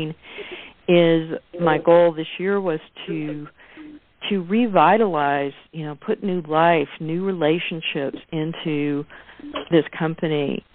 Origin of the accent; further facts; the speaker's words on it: Houston, Texas, United States; I grew up in Houston, Texas. I knocked on doors. I went door to door selling.